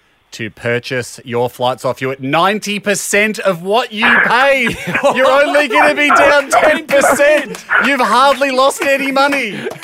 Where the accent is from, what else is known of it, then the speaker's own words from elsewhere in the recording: Dunedin, Otago, New Zealand; I'm from Dunedin, New Zealand, so these flights, not cheap.